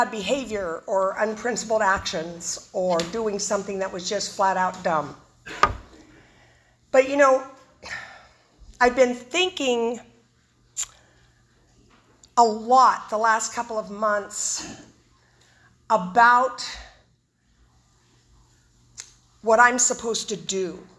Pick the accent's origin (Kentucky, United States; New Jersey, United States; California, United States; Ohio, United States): California, United States; Modesto; I am from Modesto, California